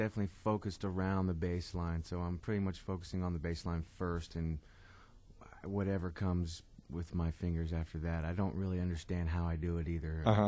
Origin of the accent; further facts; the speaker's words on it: East Coast, United States; well, I'm from the East Coast, so Price is Right comes on at 11 Eastern.